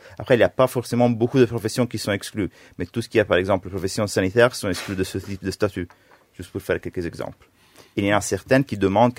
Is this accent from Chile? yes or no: no; Italy; Ça implique qu'on a le droit de voter en tant qu'Italien à l'étranger.